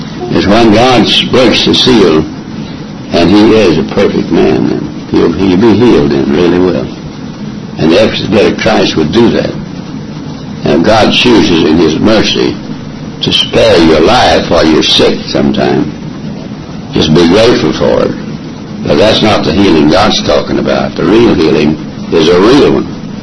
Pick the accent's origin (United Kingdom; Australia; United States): United Kingdom; Scotland; He's a Scotsman. I'm glad I'm a Scotsman.